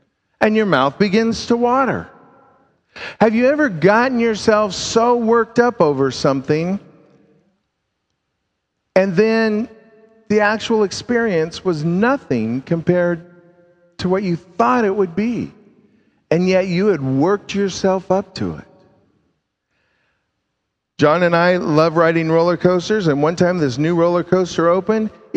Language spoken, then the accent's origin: English; Southwest, United States; I'm from the Southwest. I'm thinking chili.